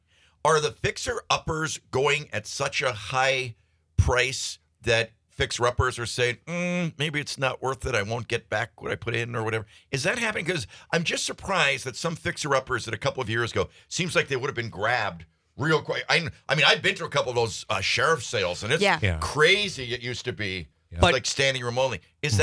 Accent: Michigan, United States; the guy that I was telling you guys about up in the UP, my hometown, got 24 inches of snow.

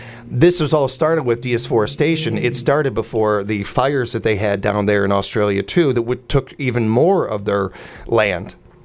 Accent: Chicago, Illinois, United States; And especially when I came from South Chicago to right in Nacoosa at Humpke Elementary. It was quite a change for me.

